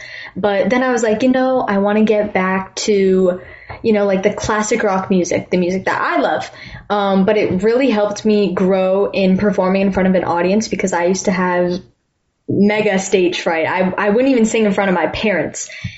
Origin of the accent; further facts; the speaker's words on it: Pennsylvania, United States; When I was in second grade, when I still lived in Pennsylvania, I'm from Pennsylvania, my school had a talent show.